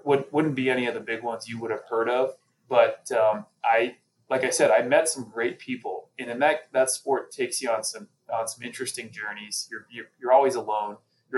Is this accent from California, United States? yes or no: no; St. Petersburg, Florida, United States; I was from the St. Petersburg, Tampa area.